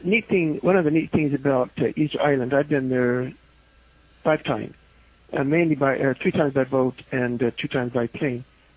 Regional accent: Utah, United States; I know a lot of times out west, we're from Utah, and we're about a four-hour drive from the Grand Tetons.

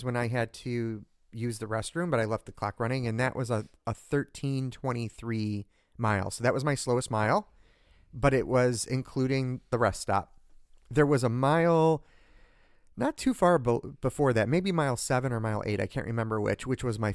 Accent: Canada; because we're metric in this house, we're Canadian.

